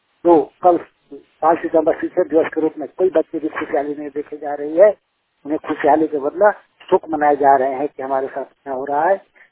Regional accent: Bera, Jharkhand, India; मैं झारखंड सलाम के बेरा गांव से।

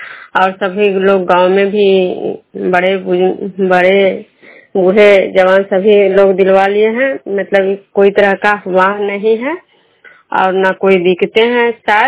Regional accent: Nalanda, Bihar, India; मैं बिष्णुपुर ग्राम खजरा पंचायत नालंदा जिला रेणुका प्रखंड के निवासी हूँ।

